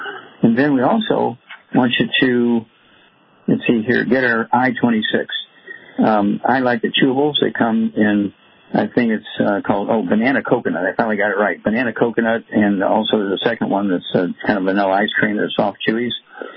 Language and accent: English; Missouri, United States; Chuck, let's go to my home state, Missouri, Missouri, Big Mo